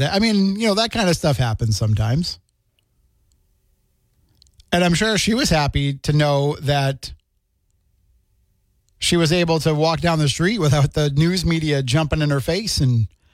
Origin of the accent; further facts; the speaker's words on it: United States; born there; telling us we're not Americans because we are Indian. I told her I'm born in this country.